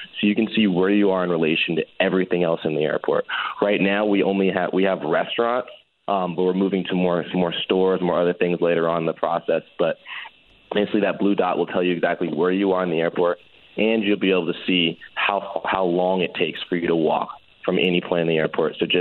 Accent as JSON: {"language": "English", "town": "San Francisco", "region": "California", "country": "United States", "tie": "born or raised there", "said": "we decided to start in San Francisco because that is, you know, my hometown and, you know, Bay Area, Silicon Valley."}